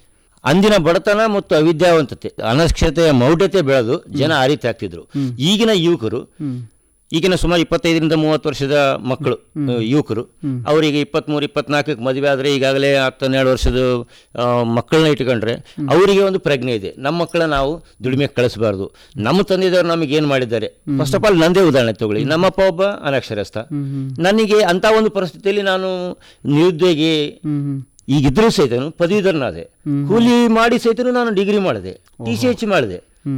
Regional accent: Jagir Venkatapur, Karnataka, India; ನಾವು ರಾಯಚೂರು ತಾಲೂಕಿನ ಜಾಗೀರ ವೆಂಕಟಾಪುರ ಗ್ರಾಮದಿಂದ ಬಂದಿದ್ದೀವಿ.

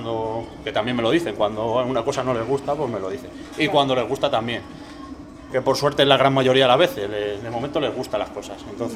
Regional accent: Móstoles, Community of Madrid, Spain; Soy de Móstoles. De las empanadillas.

